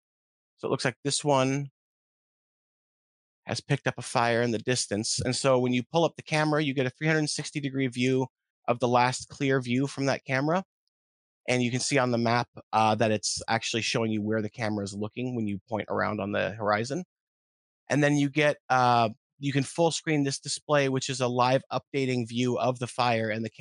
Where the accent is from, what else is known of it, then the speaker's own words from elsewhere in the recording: Oregon, United States; having large parts of the Portland metro area under mandatory evacuation orders. And my hometown almost burned off the map, things like that.